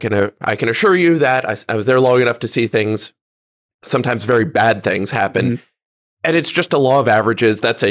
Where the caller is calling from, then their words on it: Houston, Texas, United States; I am calling in from swampy Houston, Texas.